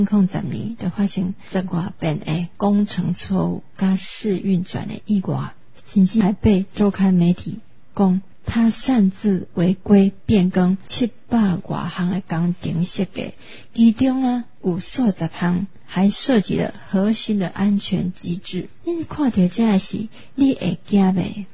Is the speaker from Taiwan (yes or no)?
yes; Taiwan; 我们台湾人民高这种素质